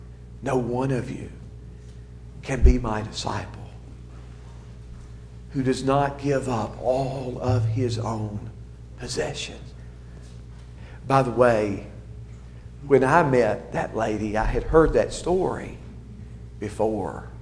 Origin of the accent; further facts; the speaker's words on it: Dixon, Tennessee, United States; In the little town that I was born and raised in Dixon, Tennessee